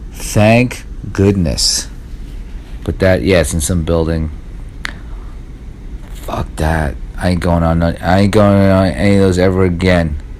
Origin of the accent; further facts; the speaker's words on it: New York City, New York, United States; I mean, I grew up in Staten Island. It sounds a lot like France.